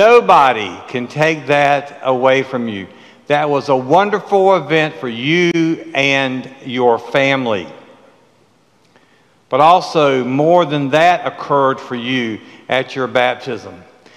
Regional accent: South Carolina, United States; Now, as you know, I came from South Carolina. I have seen some wild people.

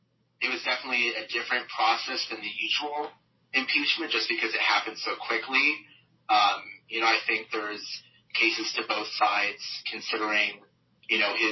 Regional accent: United States; So, you know, as an American, as a Republican, and as a person who was working there literally the day before, it was just very sad and horrifying to me that this was happening in our country.

